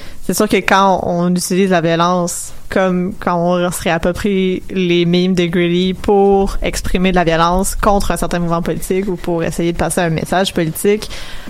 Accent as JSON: {"language": "French", "town": "Montreal", "region": "Quebec", "country": "Canada", "said": "Quand j'ai été à Washington, puis quand ils ont appris que je venais de Montréal"}